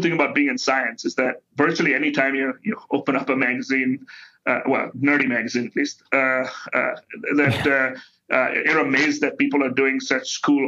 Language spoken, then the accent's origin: English; India; So I grew up in India.